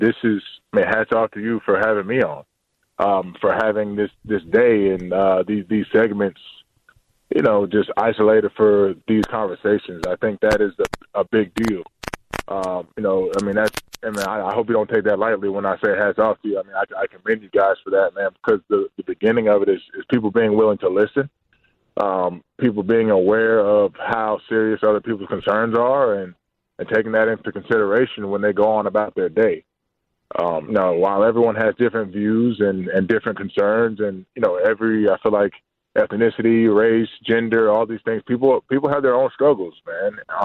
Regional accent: McDonough, Georgia, United States; Growing up in McDonough, Georgia, my dad is from Beaufort, South Carolina. My mom's from Queens, New York.

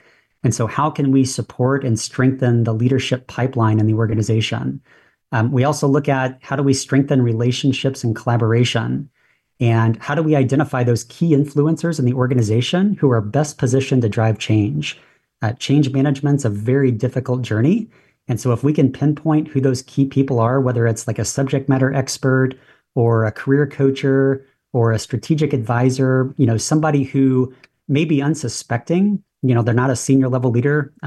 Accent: St. Louis, Missouri, United States; So I was born and raised in St. Louis. I've been in St. Louis my entire life.

